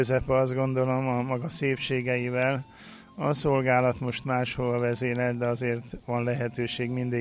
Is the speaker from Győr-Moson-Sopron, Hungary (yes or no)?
yes; Győr, Győr-Moson-Sopron, Hungary; Mindig örömmel jövök haza, hiszen itt Győrben születtem, és itt is jártam iskolába valóban.